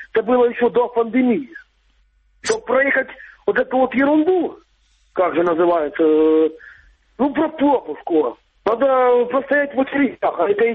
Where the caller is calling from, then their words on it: Luhansk Oblast, Ukraine; Я с, ну, с Троицкого района.